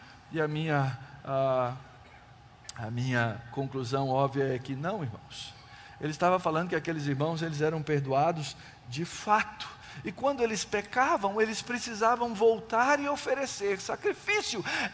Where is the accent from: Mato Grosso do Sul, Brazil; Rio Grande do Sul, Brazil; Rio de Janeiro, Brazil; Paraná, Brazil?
Rio Grande do Sul, Brazil; Porto Alegre; Lá na minha terra natal, lá no Rio Grande do Sul, em Porto Alegre.